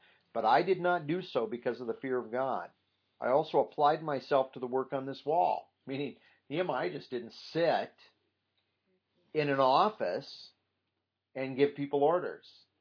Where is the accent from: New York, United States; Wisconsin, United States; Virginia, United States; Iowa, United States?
Iowa, United States; When Peggy and I were growing up in Iowa, back in the early 80s or late 70s